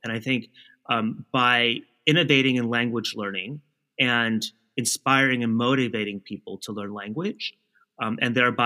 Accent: California, United States; I mean, I'm Chinese American. I am from California. My parents are from Taiwan. I grew up in the States.

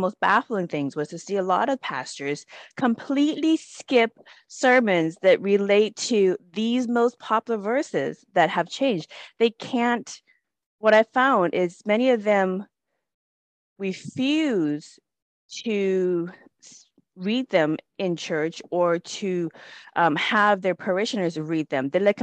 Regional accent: United States; I'm familiar with many of the popular scriptures in Bible because I grew up in the United States

